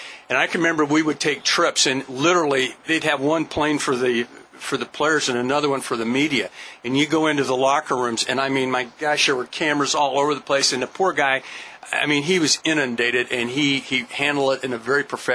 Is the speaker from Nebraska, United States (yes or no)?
yes; Scottsbluff, Nebraska, United States; And growing up in Scottsbluff